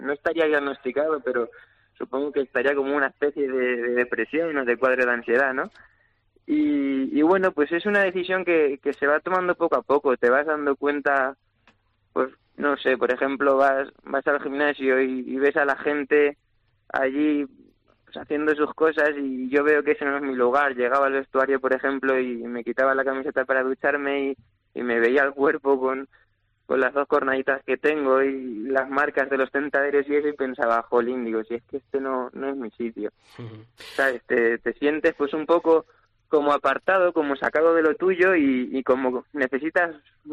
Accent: Valencia, Valencian Community, Spain; que tengo con Valencia, pues hasta ahora es idílica, primero por ser mi plaza, por encontrarme en mi tierra y sobre todo ante mi gente

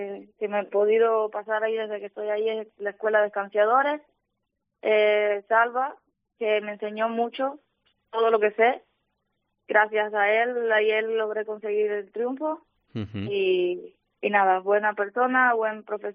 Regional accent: Cuba; moved away as an adult; now in Spain; Soy cubana.

